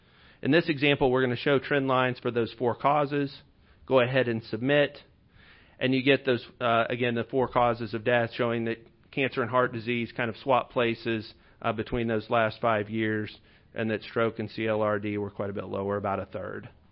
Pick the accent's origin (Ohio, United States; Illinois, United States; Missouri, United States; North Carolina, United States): Missouri, United States; I picked my hometown county of Bates.